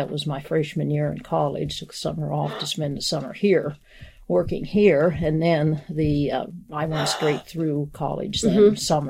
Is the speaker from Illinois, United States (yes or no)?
no; Millersburg, Ohio, United States; Well, I was born in Ohio, Millersburg, Ohio. Grew up on a large farm there and graduated from Ohio State University.